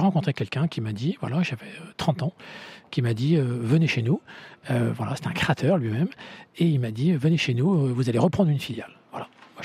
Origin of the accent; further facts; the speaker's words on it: Nantes, Pays de la Loire, France; born there; Alors, je suis un homme de l'Ouest. Effectivement, je suis né à Nantes et j'ai fait mon parcours entrepreneurial à Nantes.